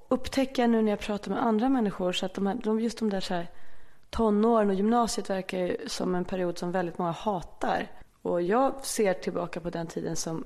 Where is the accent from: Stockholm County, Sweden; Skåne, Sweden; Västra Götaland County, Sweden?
Stockholm County, Sweden; Aspudden; jag minns på vår gård hemma i Aspudden, så alla andra barnen äldre.